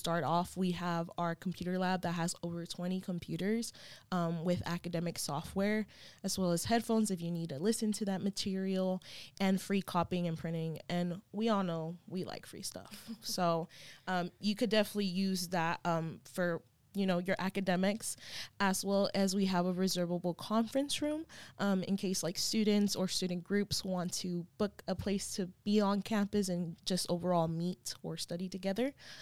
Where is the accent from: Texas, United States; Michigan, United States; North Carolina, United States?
Texas, United States; Dallas; now in Oklahoma City, United States; I'm actually from Dallas, Texas, born and raised, big fan of a lot of Dallas things.